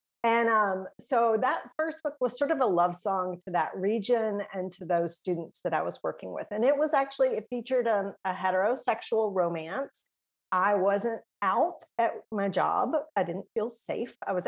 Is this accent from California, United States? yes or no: no; Alabama, United States; No, I grew up in South Alabama.